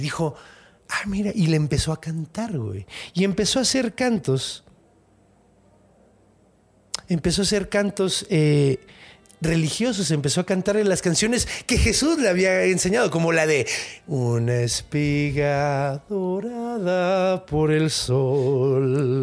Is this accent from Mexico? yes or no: yes; Mexico; los franceses, como los mexicanos, nos comemos lo que sea.